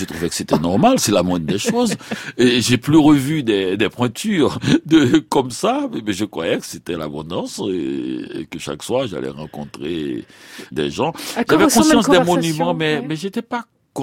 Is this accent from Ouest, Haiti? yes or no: yes; Port-au-Prince, Ouest, Haiti; On vient de Port-au-Prince, c'est-à-dire la ville où il n'y a que des princes.